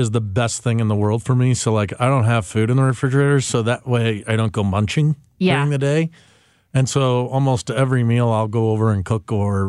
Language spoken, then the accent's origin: English; United States; As an American, this is silly.